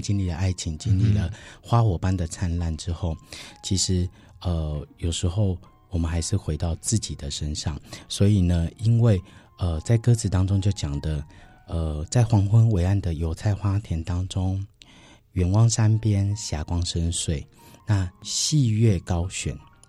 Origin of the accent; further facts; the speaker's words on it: Penghu County, Taiwan; 因为我的家乡在澎湖，然后澎湖其实以前光害非常少